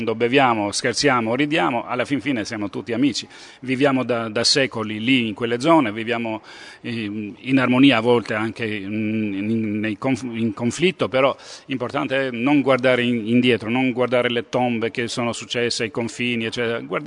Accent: Albania; Italian is a second language; io sono un albanese

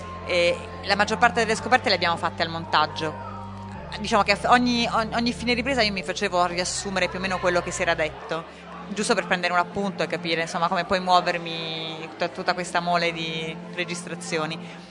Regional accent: Bari, Apulia, Italy; noi siamo entrambi di Bari e quindi Bari non è una città molto grande

